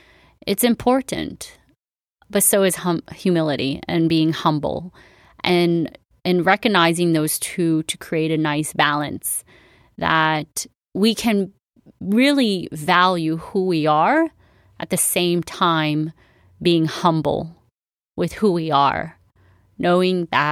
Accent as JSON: {"language": "English", "region": "Florida", "country": "United States", "said": "And I'm from South Florida. So we have a very large population of Cuban immigrants that came here."}